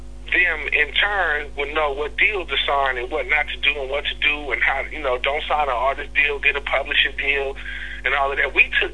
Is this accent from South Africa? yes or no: no; Hayward, California, United States; because I'm from Hayward, you know what I'm saying?